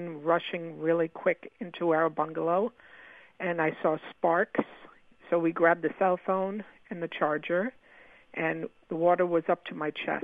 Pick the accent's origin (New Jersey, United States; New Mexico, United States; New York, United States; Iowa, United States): New York, United States; New York City; I'm from Rockaway Park, Queens.